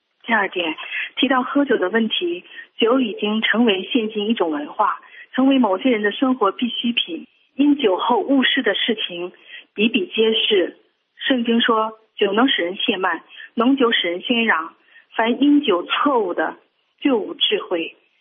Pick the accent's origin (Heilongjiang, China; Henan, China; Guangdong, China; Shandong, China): Heilongjiang, China; 我是黑龙江的